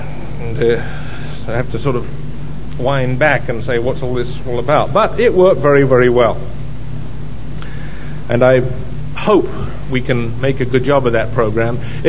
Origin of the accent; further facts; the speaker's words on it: United Kingdom; also born or lived in Australia; Australia is home for my wife and myself in a way that nowhere else is. Because I'm British and she's American.